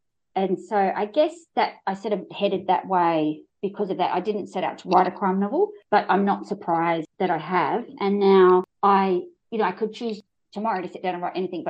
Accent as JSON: {"language": "English", "town": "Launceston", "region": "Tasmania", "country": "Australia", "tie": "born or raised there", "said": "Because I grew up in Launceston in Tasmania, which is a fairly small town"}